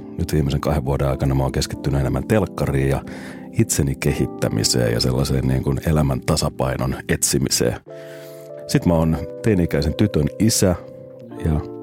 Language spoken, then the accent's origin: Finnish; Uusikaupunki, Southwest Finland, Finland; mä oon uudesta kaupungista, pienestä länsirannikon kaupungista kotoisin. Mun vanhemmat, molemmat on sitten taas tuolta Pohjois-Karjalasta. Tulivat aikanaan sinne autotehtaalle töihin 70-luvun alussa ja sitten vuonna 74, eli kohta 50 vuotta sitten mä synnyin sinne.